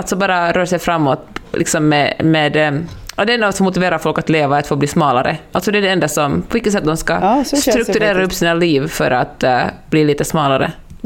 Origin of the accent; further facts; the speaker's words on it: Sweden; jag bara körde på och jag är svensk